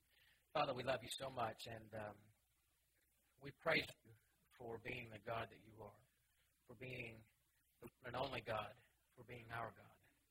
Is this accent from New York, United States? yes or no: no; Huntsville, Alabama, United States; I grew up in Huntsville, Alabama. Grew up the family as part of a Christian family.